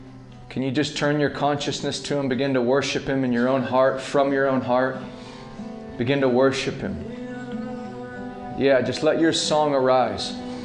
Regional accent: Dallas, Texas, United States; I'm from Dallas.

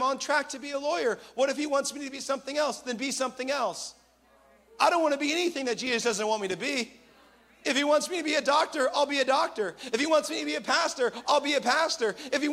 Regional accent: Washington, United States; I'm from Washington, so I was already used to it

